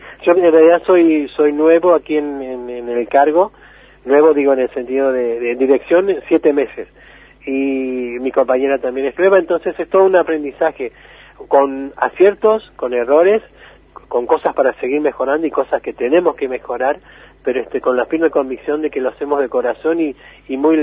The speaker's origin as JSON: {"language": "Spanish", "town": "Esquel", "region": "Chubut", "country": "Argentina", "lives_now": "Paso del Sapo, Argentina", "said": "aunque soy de Esquel, pero me siento más, soy más de Paso del Sapo por la cantidad de años"}